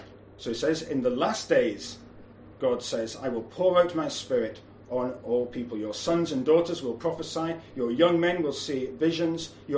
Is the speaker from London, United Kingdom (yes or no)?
no; Scotland, United Kingdom; now in Asia; it's not just that drizzle that I'm used to from Scotland, where I was brought up